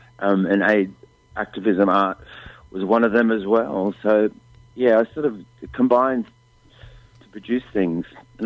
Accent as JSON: {"language": "English", "region": "New South Wales", "country": "Australia", "said": "Well, I'm a Ngarrigo person, so we're the snow people. So we come from the Snowy Mountains area."}